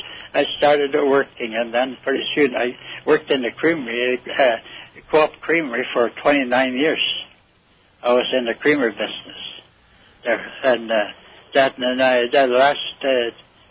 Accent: Hatton, United States; Yes, I am. I grew up at, I was a small boy then, you know.

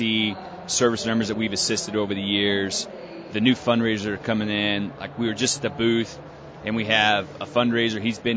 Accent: Ohio, United States; So, born and raised in Ohio.

